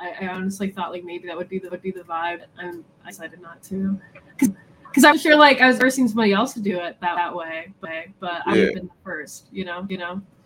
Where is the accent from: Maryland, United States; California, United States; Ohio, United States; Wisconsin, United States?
Ohio, United States; Akron; now in Columbus, United States; No, I'm from the Akron area originally.